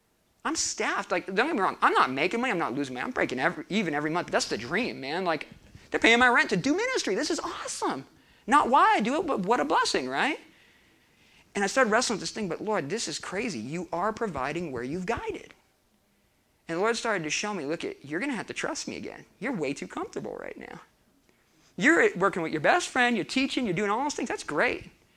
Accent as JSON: {"language": "English", "region": "California", "country": "United States", "said": "I'm from California."}